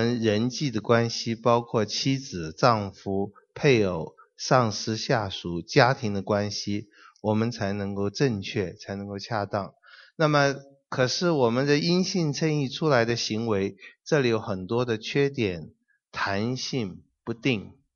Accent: China; 然后我们中国人常常就不管海峡两岸，我们都会这样想

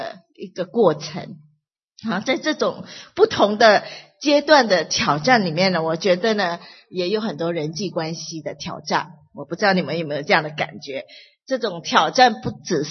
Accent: Malaysia; 我是马来西亚来的，那我的背景是比较复杂一点，就是我妈妈是讲闽南话的，那我爸爸是讲上海话的，所以呢我们算是南方人吧，比较南的，

